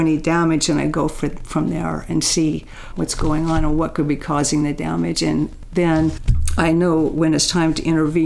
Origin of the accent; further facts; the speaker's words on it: Oregon, United States; Well, I grew up in Oregon, and as a child, I always came down to the tide pools